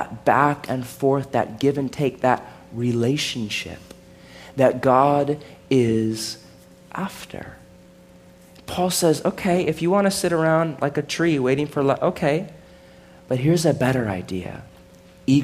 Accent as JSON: {"language": "English", "country": "United States", "said": "Like, I'm American. You know what that means? Lots of things."}